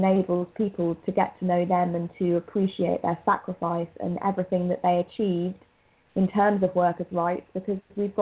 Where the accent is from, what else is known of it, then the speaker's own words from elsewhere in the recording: United Kingdom; I'm not from America. I'm from the UK.